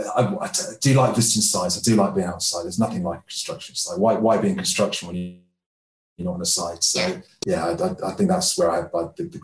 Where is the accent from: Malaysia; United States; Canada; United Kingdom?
United Kingdom; Milton Keynes, South East England; I grew up around in the 80s and 90s. I grew up in Milton Keynes, just outside Milton Keynes. And I saw it being developed.